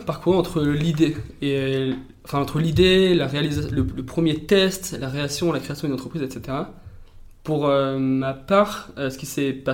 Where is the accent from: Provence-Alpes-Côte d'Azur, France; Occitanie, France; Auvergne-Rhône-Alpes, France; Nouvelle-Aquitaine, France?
Auvergne-Rhône-Alpes, France; J'avais un bon penchant sur l'environnement, parce que du coup, j'ai grandi dans la Drôme.